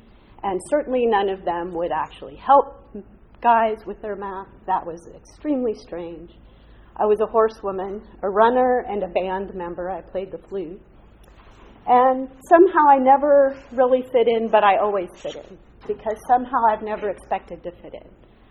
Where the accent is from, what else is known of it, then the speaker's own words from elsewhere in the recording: Casper, Wyoming, United States; A lot of you know that my father was a rodeo cowboy. I was born in Casper, Wyoming. I come by these boots honestly, right? I grew up in these wide open spaces, which you just don't see here